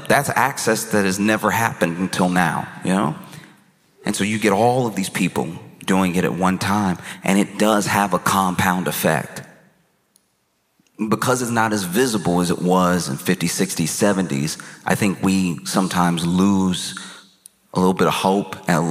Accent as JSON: {"language": "English", "region": "the South", "country": "United States", "tie": "born or raised there", "said": "I grew up in the South, so I grew up with Cracker Barrel, right?"}